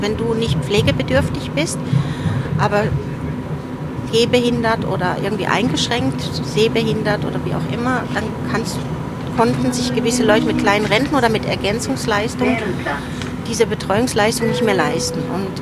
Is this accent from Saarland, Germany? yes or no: no; North Rhine-Westphalia, Germany; Ich komme aus Ruhrgebiet und da ist man links und Sozialdemokrat.